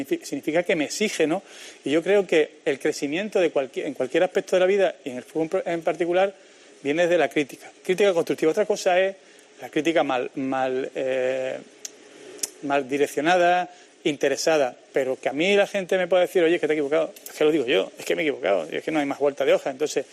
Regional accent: Cádiz, Andalusia, Spain; Soy de Johanna, aunque soy de Cádiz.

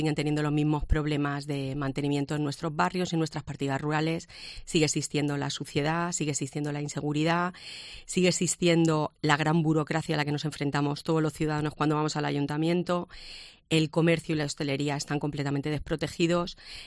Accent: Alicante, Valencian Community, Spain; also born or lived in Jaén; Soy alicantina. A los 5 meses se trasladaron mis padres por motivos de trabajo a la ciudad, y desde entonces vivo en Alicante y vivo en el mismo barrio.

